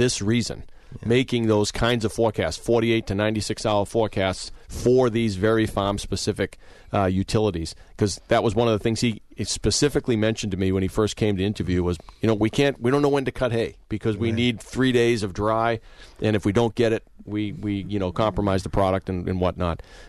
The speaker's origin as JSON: {"language": "English", "region": "New England", "country": "United States", "tie": "born or raised there", "said": "Yeah, I would, you know, I grew up in New England, and a lot of times you'd get two forecasts of wind almost all the time."}